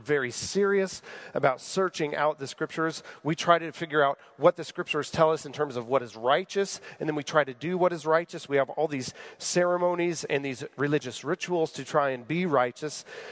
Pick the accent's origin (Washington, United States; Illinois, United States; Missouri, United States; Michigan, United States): Missouri, United States; but since I grew up in Missouri on a farm